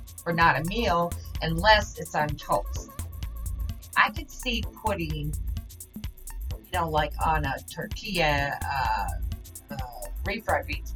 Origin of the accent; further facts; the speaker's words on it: United States; Now, I am an American, and when I started kind of pursuing things UK, I did not know a lot.